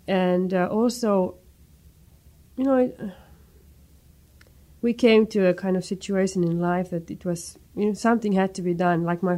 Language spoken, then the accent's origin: English; Finland; moved away; I came from Finland for the first time, 1971, with my family, the whole family together.